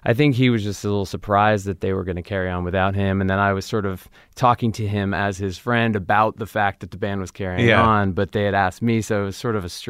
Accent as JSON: {"language": "English", "region": "California", "country": "United States", "tie": "born or raised there", "said": "Here, in the Valley."}